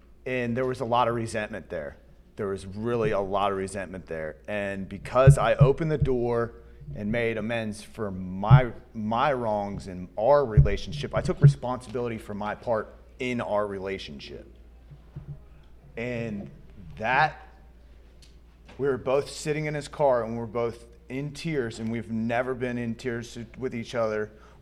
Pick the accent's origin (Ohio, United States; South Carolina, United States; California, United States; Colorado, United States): Ohio, United States; Cincinnati; I'm from Cincinnati, Ohio.